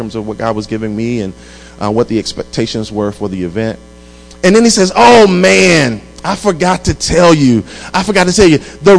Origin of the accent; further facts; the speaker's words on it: North Carolina, United States; And I'm from North Carolina. In North Carolina, when it snows, they shut everything down.